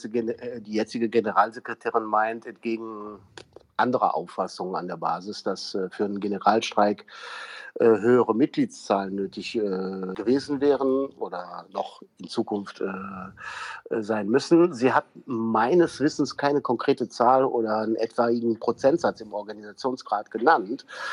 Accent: Cologne, North Rhine-Westphalia, Germany; Weißt du, du hast mich ja jetzt schon als Kölner vorgestellt

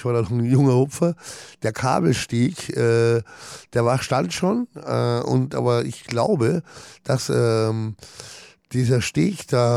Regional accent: Munich, Bavaria, Germany; habe meine Jugend in Haidhausen verbracht mit meinem besten Freund damals.

